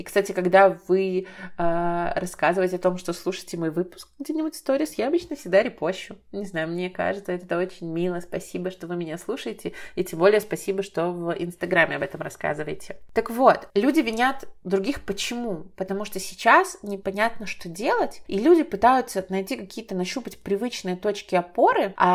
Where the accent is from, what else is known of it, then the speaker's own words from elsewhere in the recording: Belarus; я из Белоруссии